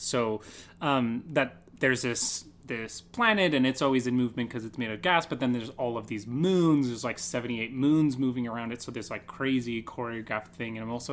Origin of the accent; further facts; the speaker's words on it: Kamloops, British Columbia, Canada; moved away; Like, I moved here last September. So I'm super new to the city. From BC. I'm from Kamloops.